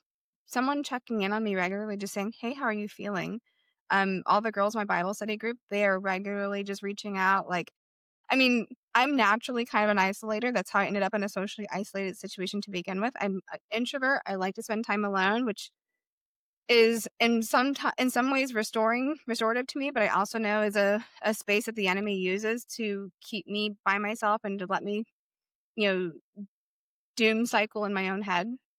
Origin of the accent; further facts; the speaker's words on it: Michigan, United States; moved away as an adult; now in Ohio, United States; because I am from Michigan. I moved to Ohio, you know, 8+ years ago with an ex